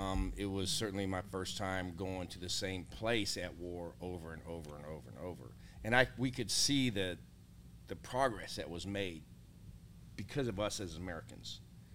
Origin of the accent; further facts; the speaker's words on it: Germany; I mean, when I was a kid growing up in Germany, we had terrorist attacks.